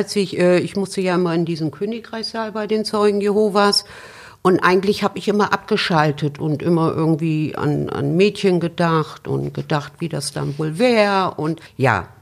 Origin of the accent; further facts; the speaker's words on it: Bremen, Germany; born there; Ich bin in Bremen geboren